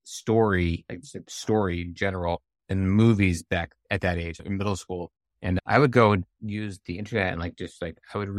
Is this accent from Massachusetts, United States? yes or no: yes; Massachusetts, United States; I grew up mostly in New England, outside of Boston, and cool, like early 1900s, big old building.